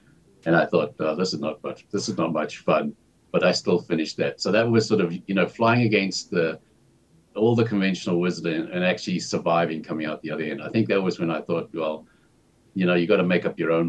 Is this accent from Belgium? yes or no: no; Zimbabwe; When growing up in Zimbabwe, I studied who was making money.